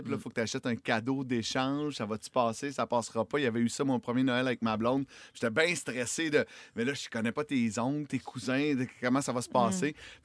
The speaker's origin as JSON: {"language": "French", "town": "Trois-Rivières", "region": "Quebec", "country": "Canada", "said": "Je viens de Trois-Rivières, j'en ai jamais mangé au restaurant."}